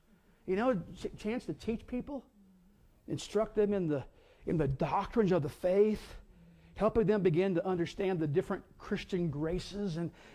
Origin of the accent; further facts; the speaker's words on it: Midwest, United States; You know, I grew up in the Midwest.